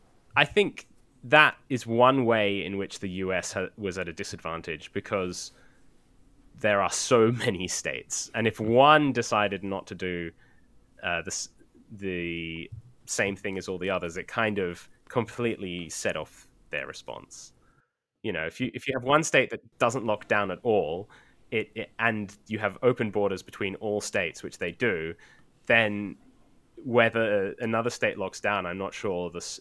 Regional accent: New South Wales, Australia; the government in my state, in New South Wales, is also a Liberal government.

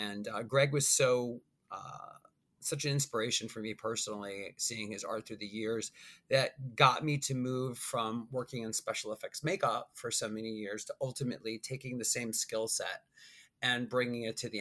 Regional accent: Long Island, New York, United States; So when I first moved to in my dorm at NYU, I'm from Long Island, New York, and my parents came with me

